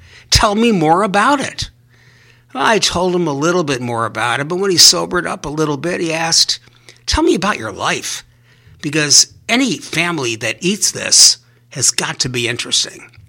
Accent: Cleveland Heights, Ohio, United States; I'm a second generation. I was raised in Cleveland Heights, Ohio.

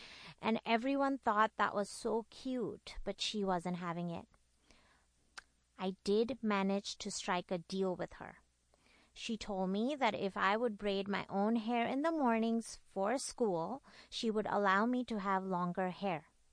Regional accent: India; English is a second language; So I grew up in India

